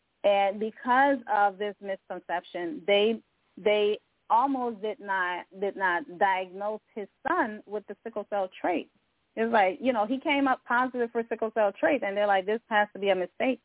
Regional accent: Liberia; as someone who's from Africa, I am originally from Liberia.

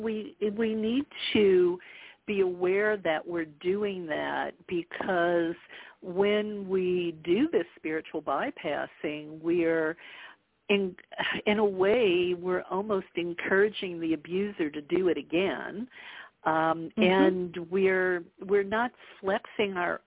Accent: the South, United States; look, I grew up in the South.

